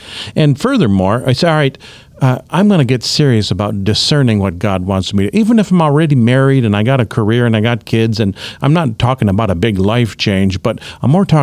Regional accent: Cleveland, Ohio, United States; Well, in particular, I grew up in Cleveland, Ohio.

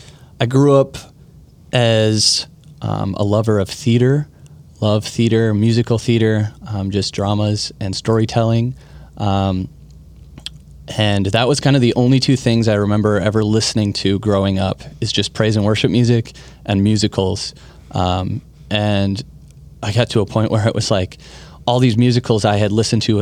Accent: Ham Lake, Minnesota, United States; also born or lived in Lino Lakes; Yeah, I was born here just north of the cities in Lionel Lakes, Minnesota. We moved to Ham Lake a couple years ago. And I grew up very involved in the parish of St. Paul's, Church of St. Paul's in Ham Lake.

